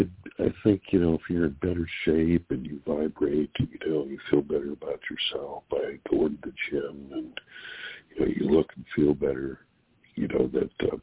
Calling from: California, United States; from California.

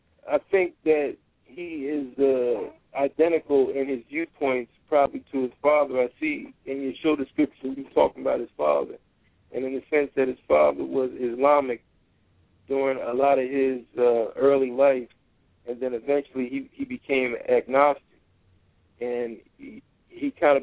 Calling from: Philadelphia, Pennsylvania, United States; Yeah, this is … I'm calling from Philadelphia.

